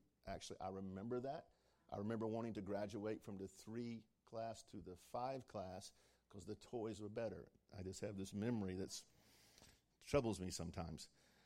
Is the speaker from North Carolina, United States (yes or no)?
yes; Rocky Mount, North Carolina, United States; If you're from Eastern North Carolina, I'm from Rocky Mount.